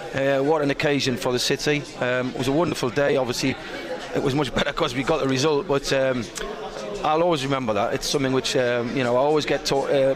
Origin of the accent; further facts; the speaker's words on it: Sheffield, Yorkshire and the Humber, United Kingdom; also born or lived in Marseille; I had my laddie in 93, so I was born in Sheffield, born and bred.